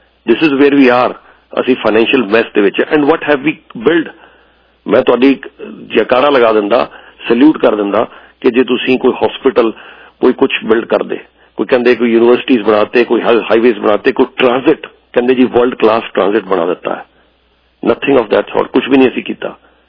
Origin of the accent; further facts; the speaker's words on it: Punjab, Pakistan; ਮੈਂ ਜਿੱਥੋਂ ਆਉਣਾ ਜਿੱਥੇ ਮੇਰਾ ਜਨਮ ਹੋਇਆ ਜਿਸ ਮਿੱਟੀ ਦਾ ਮੈਂ ਬਣਿਆ ਹੋਇਆ ਮੈਂ ਆਪਣੇ ਪੰਜਾਬ ਦੀ ਗੱਲ ਕਰਦਾ